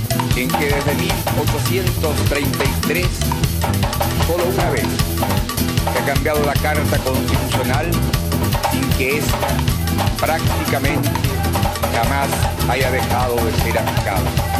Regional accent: Chile; Vengo de Chile, un país pequeño, pero donde hoy cualquier ciudadano es libre de expresarse como mejor prefiera. De irrestricta tolerancia cultural, religiosa e ideológica, donde la discriminación racial no tiene cabida.

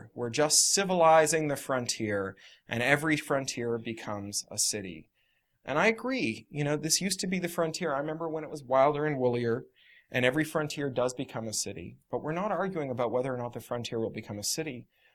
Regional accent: Canada; Edgar Bronfman Jr., one of my countrymen, I'm a Canadian.

